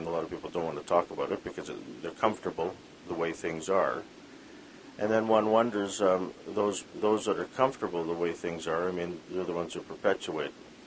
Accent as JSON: {"language": "English", "town": "Vancouver", "region": "British Columbia", "country": "Canada", "tie": "born or raised there", "said": "My parents are Filipino. I was born in Vancouver, lived here my whole life."}